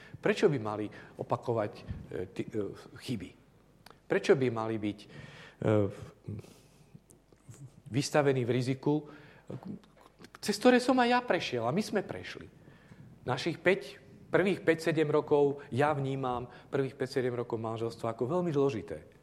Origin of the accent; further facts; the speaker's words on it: southern Slovakia, Slovakia; ja teraz som z juhu, bývali sme 25 rokov pri Nitre, tam pod Horami.